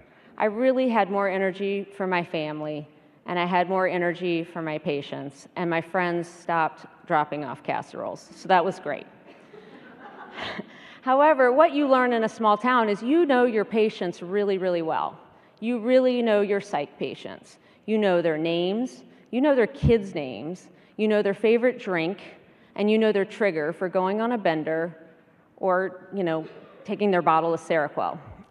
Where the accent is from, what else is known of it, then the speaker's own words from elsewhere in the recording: Roanoke, Virginia, United States; so we decided to take a chance on my hometown of Roanoke, Virginia. Now, Roanoke is gorgeous. It's small, it's in the mountains.